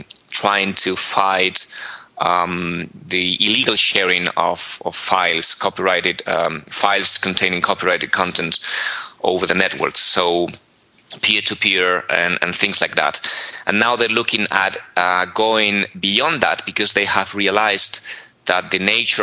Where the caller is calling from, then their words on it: Spain; since I'm talking from Spain, where I live